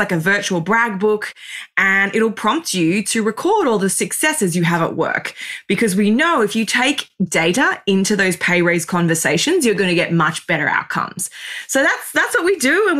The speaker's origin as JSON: {"language": "English", "country": "Australia", "accent": "Australian", "said": "I'm Australian, hence my accent"}